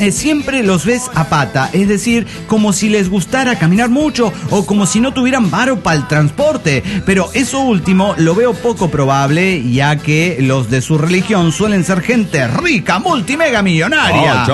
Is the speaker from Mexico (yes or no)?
yes; Chihuahua, Mexico; de Chihuahua, México.